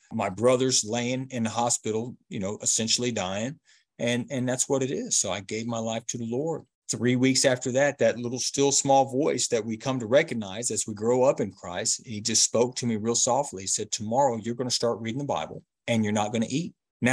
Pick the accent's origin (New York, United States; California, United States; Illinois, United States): Illinois, United States; So I'm from Illinois. They sent me to Florida.